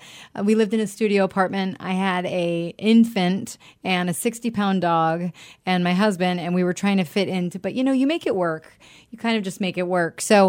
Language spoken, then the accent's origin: English; Rhode Island, United States; I'm from Rhode Island originally, and my husband's from Connecticut.